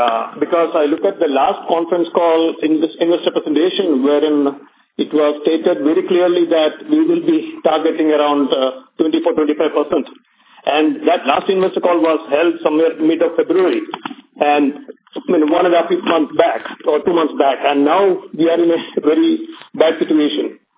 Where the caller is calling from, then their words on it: Dubai, United Arab Emirates; Hi, I'm calling from Dubai